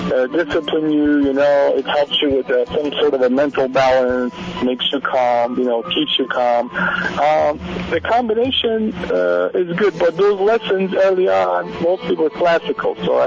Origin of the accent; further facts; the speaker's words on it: Iran; a very high-end music studio in Tehran, you know, capital of my home country, Iran